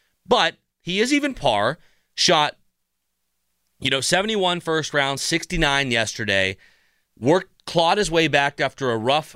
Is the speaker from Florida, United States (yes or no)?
yes; Florida, United States; When I was a kid, I had a buddy growing up in Florida, lived on a golf course